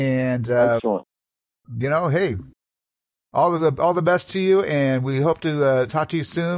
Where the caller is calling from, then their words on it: Oregon, United States; Hey, well, we're calling you from Pacific Northwest, and we love your music out here in Oregon.